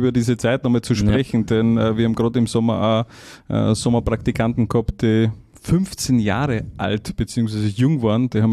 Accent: Styria, Austria; Und das war wirklich in meiner Ortschaft. Ich meine, ich komme ja doch aus der Steiermark

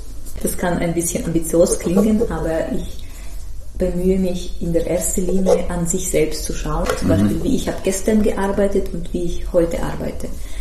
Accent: Tver, Tver Oblast, Russia; German is a second language; weil ich bin ursprünglich aus Tver, das ist zwischen Moskau und Petersburg.

